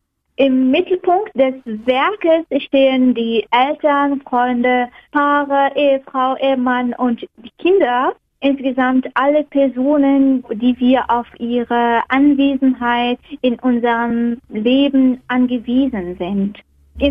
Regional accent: Algeria; 26 Jahre alt. Ich komme aus Algerien.

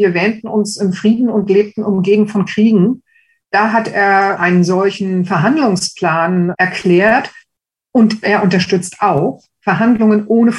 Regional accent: Strausberg, Brandenburg, Germany; In meiner Heimatstadt Strausberg werden demnächst ukrainische Führungskräfte der Armee ausgebildet.

